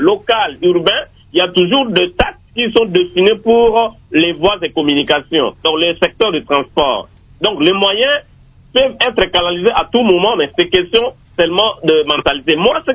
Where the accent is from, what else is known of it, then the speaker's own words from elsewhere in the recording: Équateur, DR Congo; ceux qui exploitent chez moi à l'Équateur les bois